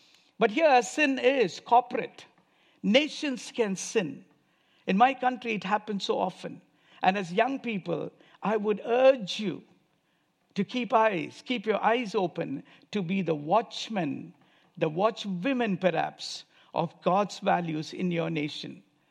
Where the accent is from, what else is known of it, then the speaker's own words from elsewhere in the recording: India; English is a second language; now in United States; why would I come all the way from India to US to buy a shirt made in Bangladesh?